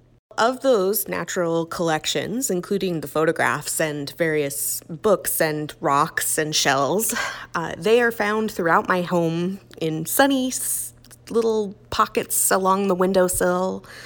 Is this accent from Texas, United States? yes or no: no; Homer, Alaska, United States; I was born and raised here in Homer